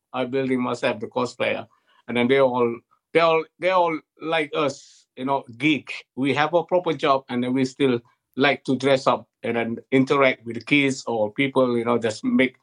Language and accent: English; Malaysia; English is a second language; I'm from Malaysia, in Southeast Asia. And I grow up in a poor family.